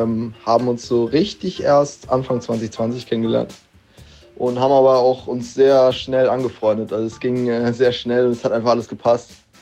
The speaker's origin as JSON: {"language": "German", "town": "Kiel", "region": "Schleswig-Holstein", "country": "Germany", "said": "Ich komme aus Kiel und bin 20 Jahre alt."}